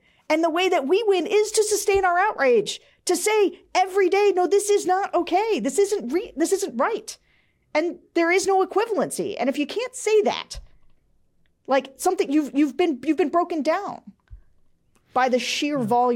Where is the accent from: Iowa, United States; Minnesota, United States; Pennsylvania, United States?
Pennsylvania, United States; I'm from Central Pennsylvania, and when I am in Central Pennsylvania... I talk much more like I am in Central Pennsylvania than I do on this podcast.